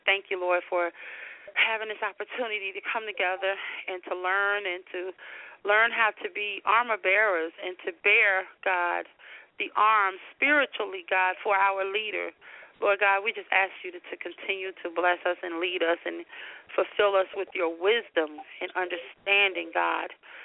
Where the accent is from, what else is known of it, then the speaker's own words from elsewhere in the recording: Manhattan, New York, United States; And I am originally from Manhattan, New York. I'm a New Yorker, so that's probably the firmness a little bit you guys hear sometimes.